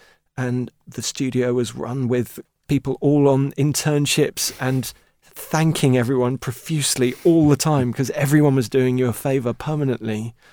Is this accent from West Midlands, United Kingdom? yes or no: no; Wood Green, London, United Kingdom; I was brought up in Wood Green and would go to school in Muswell Hill.